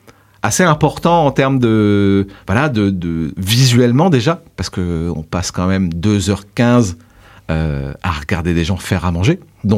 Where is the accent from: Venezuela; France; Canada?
France; Trappes, Île-de-France; Moi, c'est vrai que je viens de Trappes dans les Yvelines